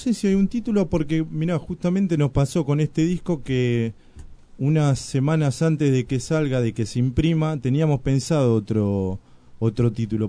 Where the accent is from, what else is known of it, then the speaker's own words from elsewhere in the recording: Paso del Rey, Buenos Aires Province, Argentina; yo soy de Paso Rey